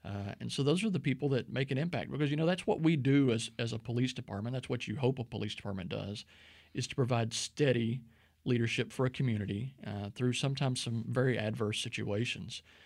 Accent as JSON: {"language": "English", "town": "Bryan", "region": "Texas", "country": "United States", "tie": "born or raised there", "said": "I grew up in the Bryan College Station area. Went to Bryan High School, so that was home back then."}